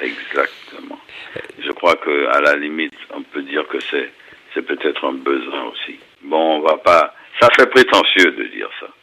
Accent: France; En quoi on les a trahis? Nous sommes français.

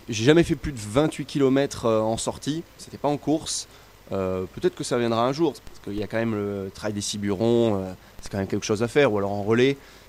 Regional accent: Riom-ès-Montagnes, Auvergne-Rhône-Alpes, France; je suis de Rion-Es-Montagne et je passe en deuxième année de master à Clermont-Ferrand

